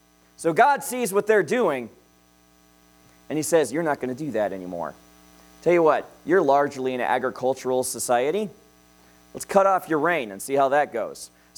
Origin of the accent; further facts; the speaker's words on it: Arizona, United States; I'm from Arizona. We don't panic when there's no rain.